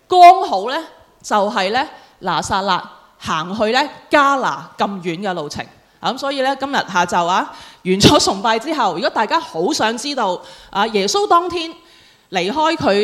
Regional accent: China; 猶太人跟我們中國人很相似的

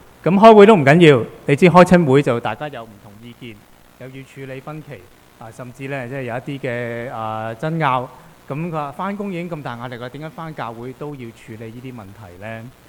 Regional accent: Guangdong, China; 如果今日我哋廣東人習慣你去茶樓就食鳳爪，係咪？我哋由細食到大

